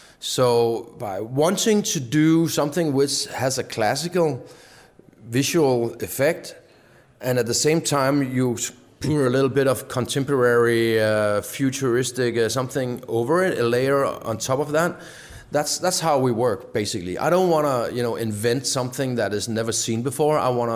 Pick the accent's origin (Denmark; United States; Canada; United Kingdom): Denmark; I grew up in Denmark, and my father was working for Fritz Hansen as well when I was a kid